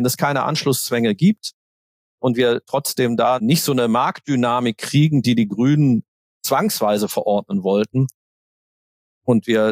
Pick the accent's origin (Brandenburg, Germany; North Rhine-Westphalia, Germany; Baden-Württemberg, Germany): North Rhine-Westphalia, Germany; Aachen; Ich komme ursprünglich aus Aachen.